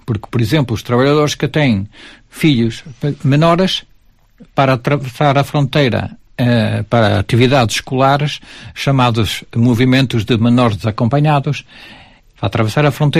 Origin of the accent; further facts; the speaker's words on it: Portugal; now in Vigo, Spain; eu estou como diretor de turno, sendo português. E como português, gostaria de dizer o seguinte.